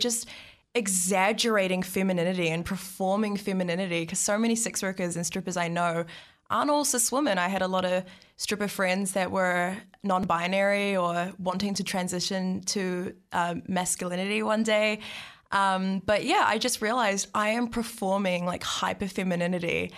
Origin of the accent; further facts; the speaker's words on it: Napier, Hawke's Bay, New Zealand; now in Wellington, New Zealand; Growing up in Otupoti, I was sort of known as like the angry feminist, and I was bullied a lot.